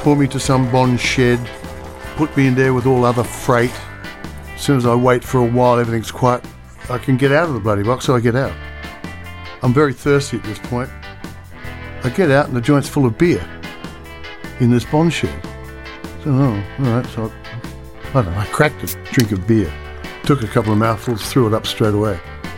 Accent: Australia; I'm very proud of the fact that I'm an Australian

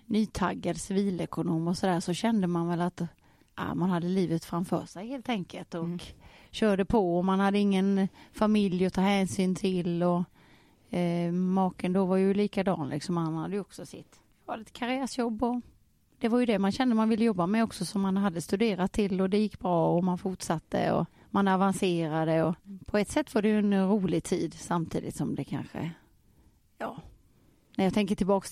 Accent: Vetlanda, Jönköping County, Sweden; Jag är småländska från början, det hör de nog. Jag är från Vetlanda från början.

